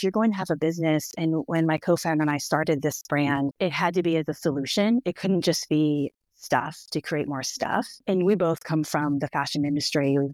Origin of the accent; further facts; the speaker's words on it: West Coast, United States; I am from the West Coast